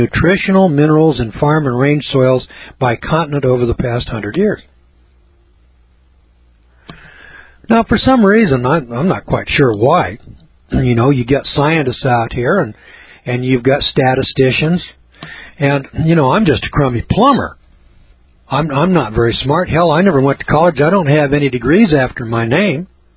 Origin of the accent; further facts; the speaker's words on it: California, United States; I'm from California. California, where they've got real dirt. Honest to God, real dirt in California. That's where I'm from. I moved to the Ozarks.